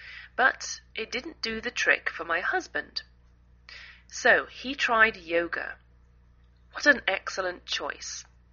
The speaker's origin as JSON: {"language": "English", "region": "England", "country": "United Kingdom", "lives_now": "United States"}